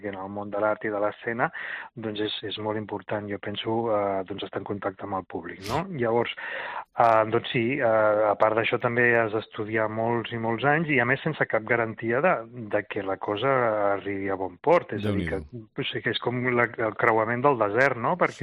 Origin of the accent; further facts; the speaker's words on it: Sant Pere de Ribes, Catalonia, Spain; born there; jo sóc nascut a Sant Pere de Ribes, de fet encara hi visc ara, i és un poble relativament petit dins el que és la província de Barcelona, està a prop de la costa